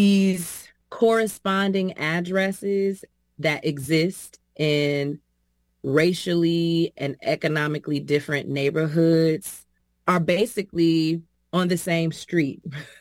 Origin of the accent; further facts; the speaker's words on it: Chicago, Illinois, United States; And I am born and raised in Chicago from my home neighborhood of Englewood on the south side of Chicago.